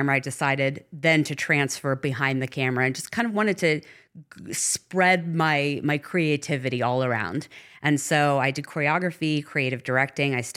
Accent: New Jersey, United States; born there; also born or lived in Denver, Colorado / Orange County; So I was born in New Jersey, not far from my dad was in sales. So we moved everywhere. We've lived in 8 states.

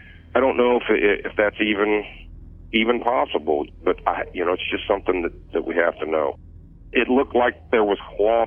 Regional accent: Bloomington, United States; I'm from Bloomington, and I don't know.

